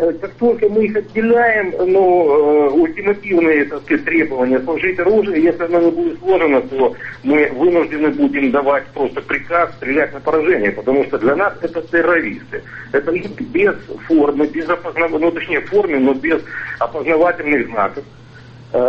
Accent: Crimea, Ukraine; я крымчанин в седьмом поколении, по-русски говорю

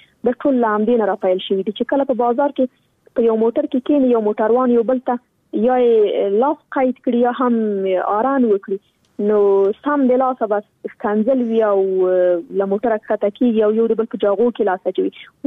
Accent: Afghanistan; born or raised there

